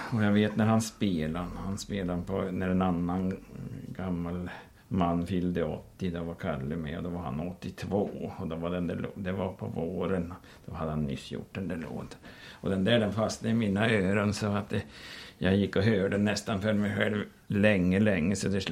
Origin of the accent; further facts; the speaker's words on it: Jämtland County, Sweden; born there; now in Värmland, Sweden; jag är ju en riktig Värmlands spelman, för jag är ju född i Jämtland, fast jag har bott, flyttade därifrån för 33 år sedan. Jag har bott nu i Värmland i snart 17 år.